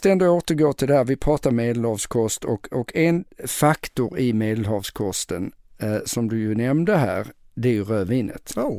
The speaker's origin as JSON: {"language": "Swedish", "country": "Sweden", "said": "Men jag har ju, jag lever ju i Sverige. Jag har ju fått för mig då som svensk att det finns ingen skillnad på män och kvinnor."}